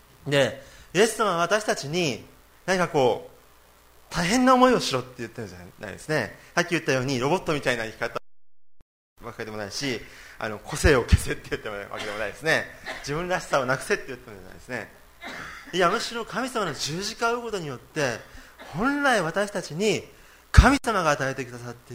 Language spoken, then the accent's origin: Japanese; Saga, Japan; で私は佐賀の人間だったので